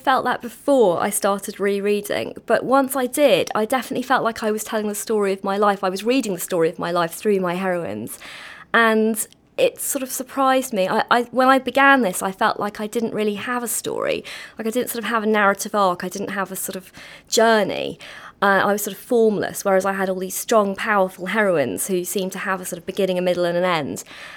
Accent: London, United Kingdom; I was growing up in London in a very tight-knit community.

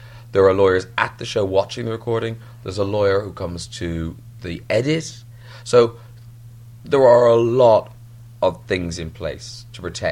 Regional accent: Ireland; I grew up in Ireland.

